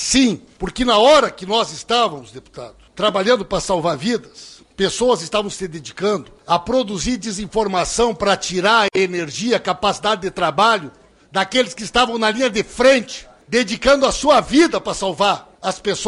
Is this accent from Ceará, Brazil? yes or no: no; Rio Grande do Sul, Brazil; como cidadão, como gaúcho, indignado diante da mentira e das fake news.